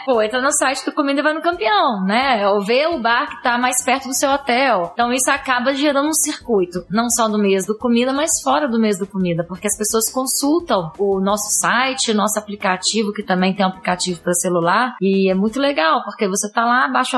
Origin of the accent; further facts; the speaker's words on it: Minas Gerais, Brazil; Eu sou mineira, né, gente?